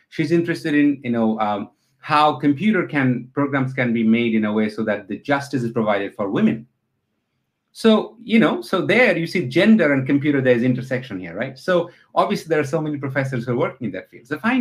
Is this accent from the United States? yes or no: no; Bangladesh; now in Canada; Bangladeshi immigrant in Canada. So by paper, I'm an immigrant. So I have the rights here. I mean, I wasn't born here. I have earned it through the process, right? Mm-hmm. So, and I was born and raised in Bangladesh.